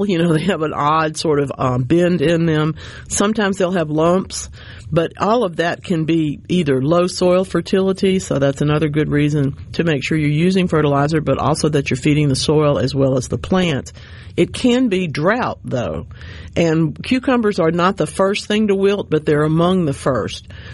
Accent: Louisiana, United States; I come from his part of the world, y'all. That's not. I'm from North Louisiana, just like he is.

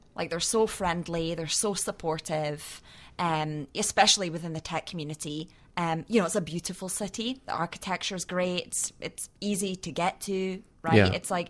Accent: Edinburgh, Scotland, United Kingdom; moved away as an adult; now in Chicago, United States; I'm from Edinburgh, Scotland. Yep. And I moved to Chicago 10 years ago. In fact, 10 years ago this month.

